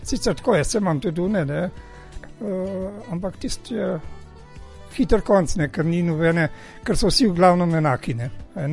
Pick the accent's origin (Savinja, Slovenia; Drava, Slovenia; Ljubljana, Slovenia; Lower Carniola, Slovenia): Ljubljana, Slovenia; now in Moravče, Slovenia; Ja, Ljubljančan sem. Ja, preseljen sem v Moravče.